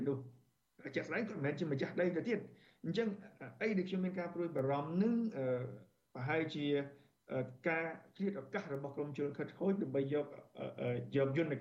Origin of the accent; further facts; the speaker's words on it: Aoral, Kampong Speu, Cambodia; ករណីសិក្សានៅក្នុងស្រុកអរ៉ាល់តំបន់ដែលគេយកដីធ្វើសម្បត្តិសេដ្ឋកិច្ចមិនមែនជាតំបន់ដីសឹករិចរិលខ្ញុំធំដឹងក្តីនៅទីនោះ